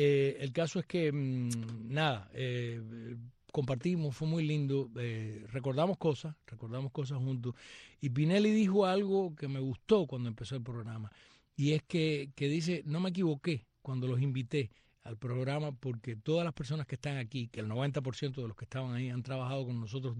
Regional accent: Cuba; soy una cubana para el bien y no para el mal.

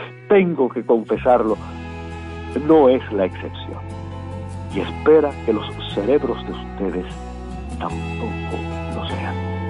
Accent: Cuba; Cómo me gustaría que algún día los cubanos pudieran cantar esta canción allá en nuestra patria.

